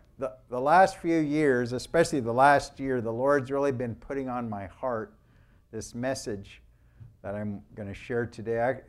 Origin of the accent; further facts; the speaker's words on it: Fresno, California, United States; And a lot of you know that I grew up in Fresno, so it's always good to come back and visit family.